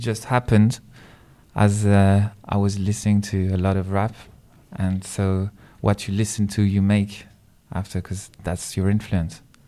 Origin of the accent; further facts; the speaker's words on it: Belfort, Bourgogne-Franche-Comté, France; English is a second language; I grew up in France, east of France, Belfort.